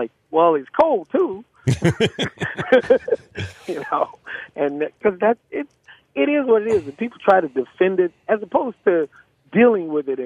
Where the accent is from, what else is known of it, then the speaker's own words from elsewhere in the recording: Boston, Massachusetts, United States; when I say I'm from Boston or live in Boston